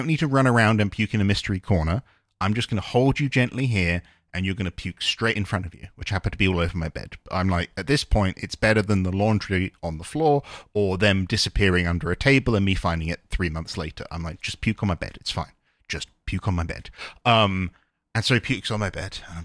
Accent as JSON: {"language": "English", "country": "United Kingdom", "said": "I'm British, by the way, and I say a bunch of British stuff."}